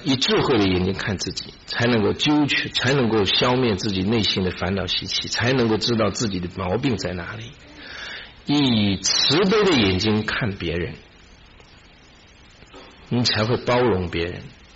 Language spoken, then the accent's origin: Chinese; China; 我们中国人啊，学佛就是以什么为标准呢、啊？